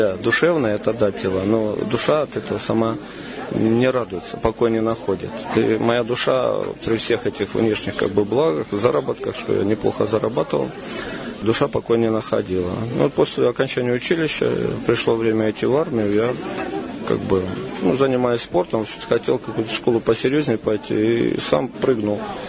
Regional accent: Rostov-on-Don, Rostov Oblast, Russia; Я родом из Ростова-на-Дону, имеем отношение к казачеству по крови. Ну, я таким шустрым рос мальчиком, недалеко от Дона, я жил в частном доме. Ну, и рос на Дону, там вольная жизнь такая.

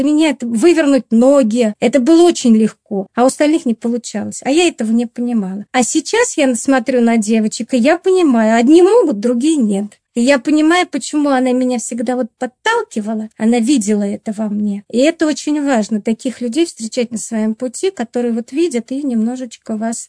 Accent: Rameshki, Tver Oblast, Russia; born there; Я родилась тоже в Тверской области, но есть такой небольшой поселок Рамешки, поселок городского типа, это небольшой поселок.

